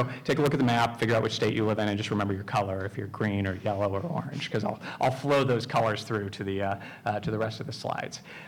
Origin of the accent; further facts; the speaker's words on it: Wyoming, United States; largely concentrated in my home state of Wyoming, which mines 40-50% of the country's coal